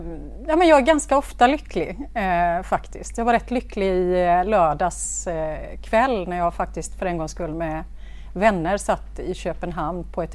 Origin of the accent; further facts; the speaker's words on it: Gothenburg, Västra Götaland County, Sweden; Jag är ju göteborgare, uppväxt i Bergsjön.